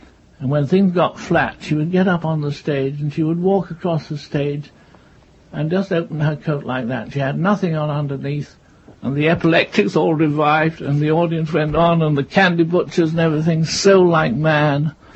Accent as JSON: {"language": "English", "region": "North West England", "country": "United Kingdom", "tie": "born there", "said": "I was born near Manchester."}